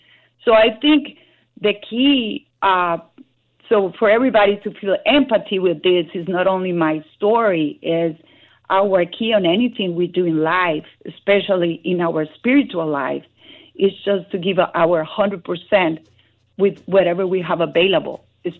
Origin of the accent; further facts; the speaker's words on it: Costa Rica; And buenos dias, too, because I'm from Costa Rica, too.